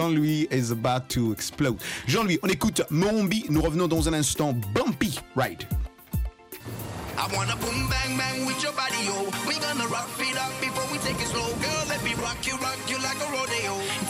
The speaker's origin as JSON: {"language": "French", "country": "Chad", "said": "Moi, je suis un petit Tchadien."}